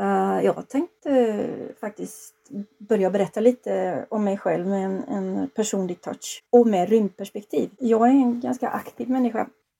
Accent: Trollhättan, Västra Götaland County, Sweden; Jag växte upp i Trollhättan. Det ligger 7 mil norr om Göteborg och jag bodde med min farmor och farfar i ett litet hus där i utkanten av stan.

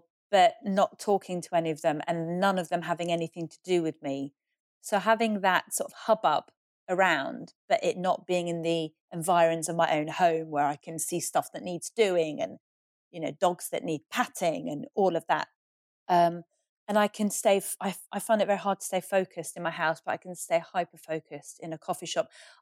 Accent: England, United Kingdom; also born or lived in Iran; I didn't have the wit to drop my accent. Because at primary school, I very deliberately spoke as posh as possible because I so wanted to fit in and be English.

